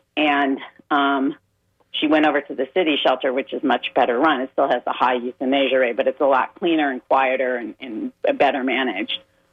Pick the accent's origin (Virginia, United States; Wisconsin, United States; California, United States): California, United States; I grew up in California.